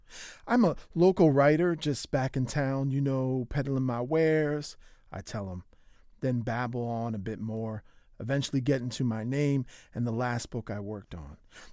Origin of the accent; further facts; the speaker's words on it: Philadelphia, Pennsylvania, United States; accent: Philly; But I also speak, you know, the way my father speaks when I'm at his house. And that's as an Irish-American in Philly.